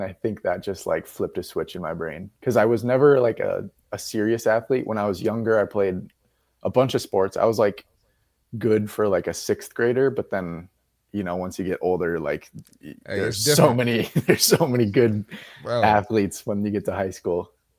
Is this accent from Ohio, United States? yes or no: no; Minnesota, United States; now in Austin, United States; I am 25 years old, and I am from Minnesota. I live in Austin, Texas now.